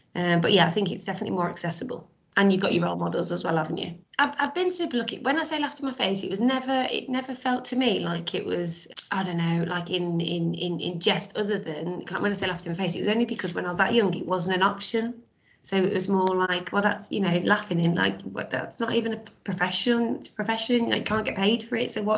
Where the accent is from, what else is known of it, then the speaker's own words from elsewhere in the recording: Walsall, West Midlands, United Kingdom; we grew up in Walsall, so Wolves were the closest, biggest team.